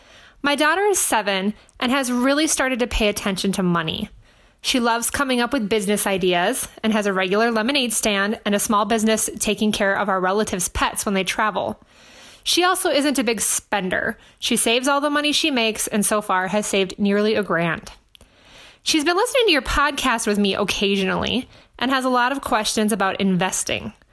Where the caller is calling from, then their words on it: Minnesota, United States; I'm from Minnesota.